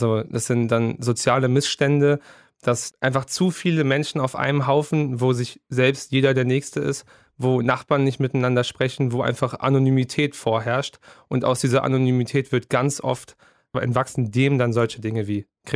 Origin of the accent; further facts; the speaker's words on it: Berlin, Germany; Also ich bin aus Neukölln, ich lebe hier schon mein ganzes Leben